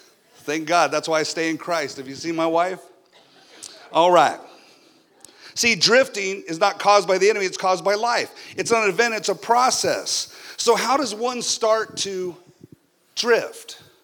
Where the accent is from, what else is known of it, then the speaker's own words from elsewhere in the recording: Arizona, United States; I was from Arizona. I'd never seen so much water.